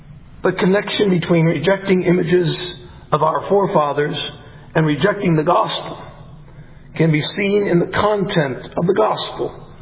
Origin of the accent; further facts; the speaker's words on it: Washington, United States; born there; Most of you know that I was born in Washington State.